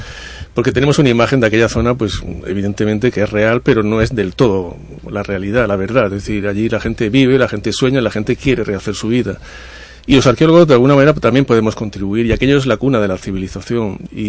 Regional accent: Mosul, Nineveh, Iraq; yo vengo de Mosul, del norte de Irak, una zona muy compleja

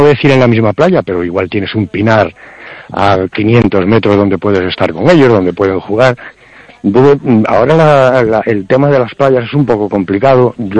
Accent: Galicia, Spain; los gallegos somos los gallegos y lo llevamos bien allá donde estemos.

